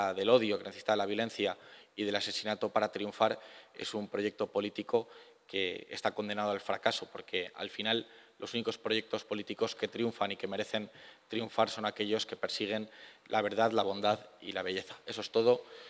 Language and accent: Spanish; Burgos, Castile and León, Spain; de aquí a esta ciudad, de Burgos, mi ciudad natal